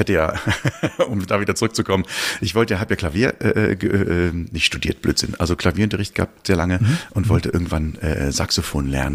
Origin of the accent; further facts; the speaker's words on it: Schmelz, Saarland, Germany; in dem Dorf, wo ich herkomme, aus der Gemeinde Schmelz, Hüttersdorf, das war das Dorf, wo die Kirche war und wo der Kirchenchor war.